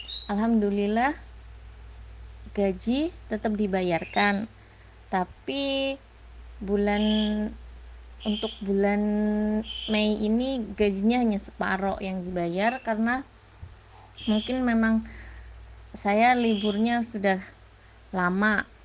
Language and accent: Indonesian; Tegal, Central Java, Indonesia; asal dari Tegal, Jawa Tengah.